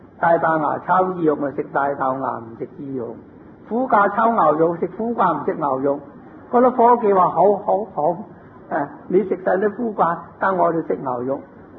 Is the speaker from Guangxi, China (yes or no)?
no; Guangdong, China; 不是我們廣東人